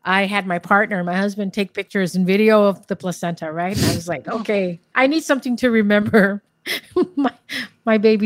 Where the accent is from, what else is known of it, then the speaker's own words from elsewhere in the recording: Guam; Born and raised in Guam, in the Marianas. For Chamorros.